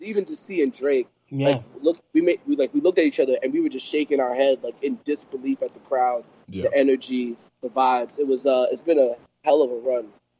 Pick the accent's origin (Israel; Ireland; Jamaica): Jamaica; Nah, he's not. I'm Jamaican.